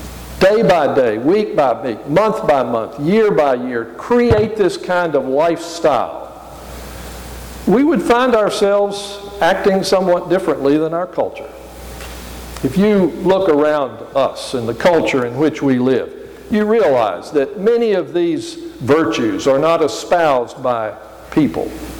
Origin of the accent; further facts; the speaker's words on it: the South, United States; you too would have different staples than I grew up with in the South.